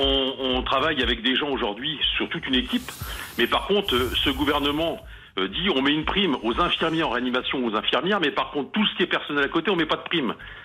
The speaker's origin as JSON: {"language": "French", "region": "Nouvelle-Aquitaine", "country": "France", "lives_now": "Nancy, France", "said": "Moi, je suis de Charente-Maritime, moi."}